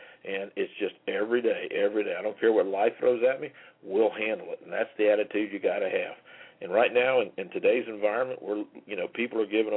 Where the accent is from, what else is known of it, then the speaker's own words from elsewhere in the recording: Gainesville, Florida, United States; first language French; also born or lived in New Hampshire; My old man moved our family to Gainesville in 54. We came down from New Hampshire. My old man came down here to work at the university in 52. We moved down here in August of 54. I'm a little 3.5-year-old French-Canadian kid that speaks nothing but French.